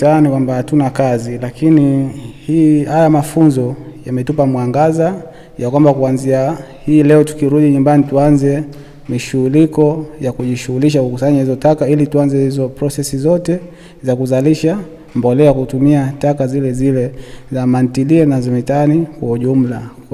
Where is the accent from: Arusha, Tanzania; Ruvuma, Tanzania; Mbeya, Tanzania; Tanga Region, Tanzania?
Tanga Region, Tanzania; Kipumbwi; natokea kata ya Kipumbwi, kijiji cha Kipumbwi.